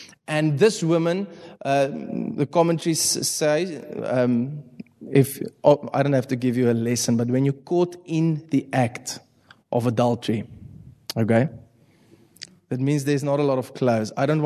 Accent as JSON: {"language": "English", "town": "Malmesbury", "region": "Western Cape", "country": "South Africa", "first_language": "Afrikaans", "second_language": "English", "said": "So if the English isn't so well tonight, just know it's because I'm actually Afrikaans and I'm from Malmesbury. I mean, can English come out of Malmesbury? The answer is no."}